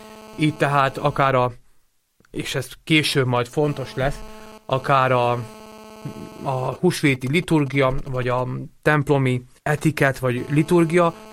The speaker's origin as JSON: {"language": "Hungarian", "town": "Galanta", "region": "Trnava Region", "country": "Slovakia", "said": "Felvidéki származású vagyok, felvidéki születésű vagyok, a felvidéki Galántán születtem én már 37 éve."}